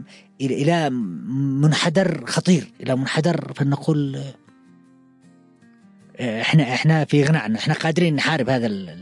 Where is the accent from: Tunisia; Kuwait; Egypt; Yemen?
Yemen; أنا جالس أبني ثقافتي كيمني